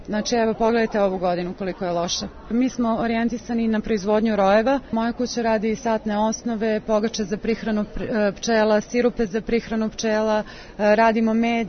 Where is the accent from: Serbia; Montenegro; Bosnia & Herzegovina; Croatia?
Serbia; bilo bi lepo da se mi kao Srbi opametimo